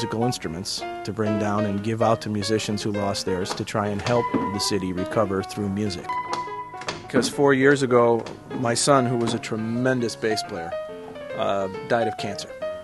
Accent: Oregon, United States; I came down here from Southern Oregon.

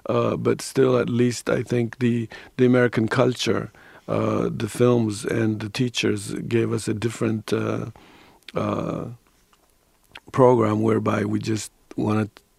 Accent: Ethiopia; now in United States; Here I am in Ethiopia. I came from Ethiopia.

